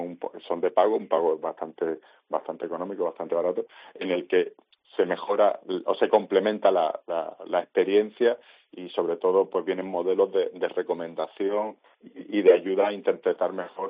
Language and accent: Spanish; Cádiz, Andalusia, Spain; now in Málaga, Spain; Yo, aunque llevo viviendo muchos años en Málaga, me crié en Cádiz y desde muy pequeño he estado con la tabla y en la playa